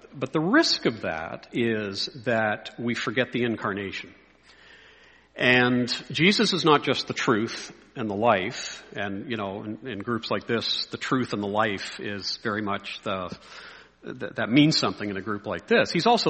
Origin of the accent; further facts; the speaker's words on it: Dublin, Leinster, Ireland; born there; I was born in Dublin in Ireland, so I've got UK heritage.